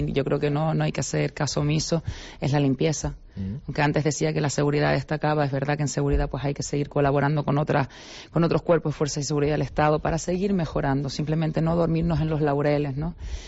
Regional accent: Canary Islands, Spain; Y la cómo somos los canarios, pues también influye muchísimo también.

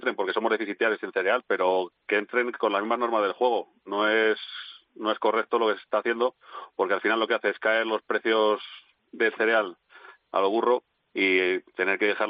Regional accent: Los Huertos, Castile and León, Spain; En mi pueblo, en Los Huertos, nuevamente, antes ha habido 3 rebaños

